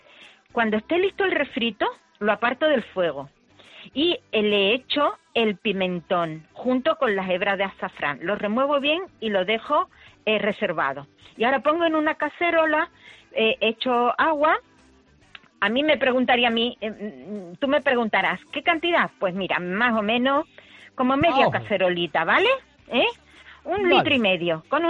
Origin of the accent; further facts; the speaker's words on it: Málaga, Andalusia, Spain; los malagueños, de antaño sobre todo, los más antiguos quizás como yo todavía, comíamos muchísimos boquerones de aquí de la Bahía de Málaga